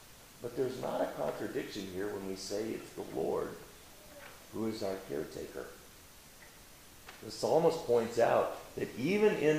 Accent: Phoenix, Arizona, United States; I'm originally from Phoenix, Arizona. I know about shade protecting from heat.

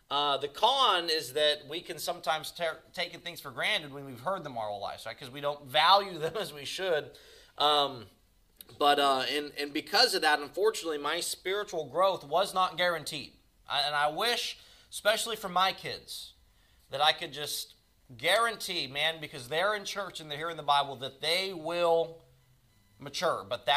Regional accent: Oklahoma City, Oklahoma, United States; born there; I was born in Oklahoma City, off the Northwest Expressway at Baptist Hospital, amen.

